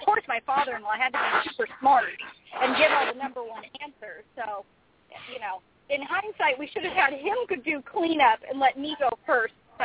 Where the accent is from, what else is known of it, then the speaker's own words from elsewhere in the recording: West Coast, United States; and I actually live in Lodi, which is a really small little wine country town, great place. But yeah, we're all from the West Coast.